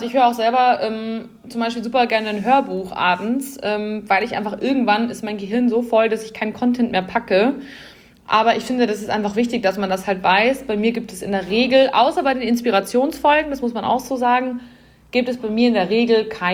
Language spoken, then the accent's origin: German; Bavaria, Germany; so 4 Stammtischbrüder, sagt man bei uns in Bayern